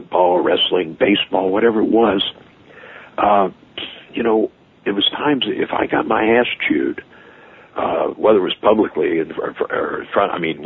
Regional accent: Cincinnati, Ohio, United States; he was the offensive coordinator for my hometown, the Cincinnati Bengals.

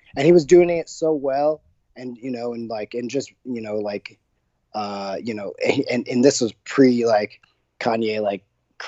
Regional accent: West Coast, United States; growing up on the West Coast, you know, they were influential.

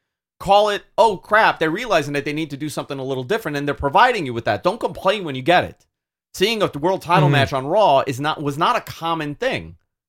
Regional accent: New York, United States; We're both from New York.

